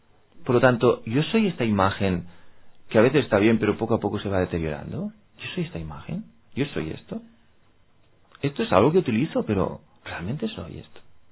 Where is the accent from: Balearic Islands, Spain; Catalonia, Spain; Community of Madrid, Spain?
Community of Madrid, Spain; Madrid; Soy de Madrid. Soy algo más que de Madrid. O soy de España.